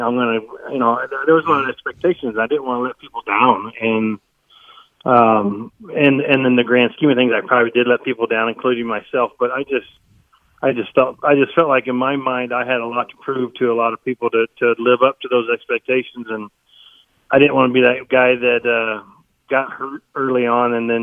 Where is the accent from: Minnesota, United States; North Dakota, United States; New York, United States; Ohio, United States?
New York, United States; But, I got a chance to go home and pitch in front of my hometown team and my friends and family. And that's what I did. And I did that for 7 years. It was funny. I got my first save in New York, and I got my last save in New York.